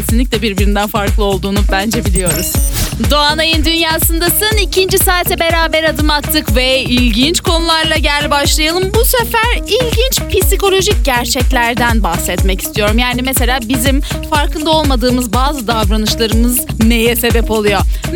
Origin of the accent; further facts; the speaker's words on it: İzmir, Turkey; Ya da ben bilmiyorum, bir İzmirli olarak çok fazla üşüyorum.